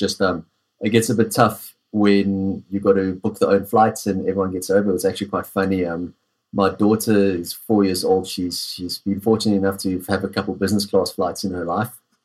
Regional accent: South Africa; I think, like most people growing up in South Africa, all you want to do is be outdoors the whole day.

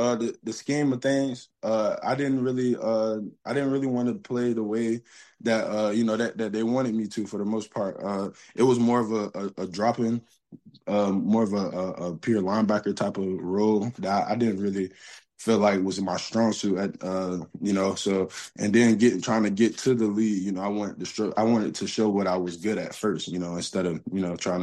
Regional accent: Portsmouth, Virginia, United States; I'm from Portsmouth, Virginia. It's like more of the 757 area.

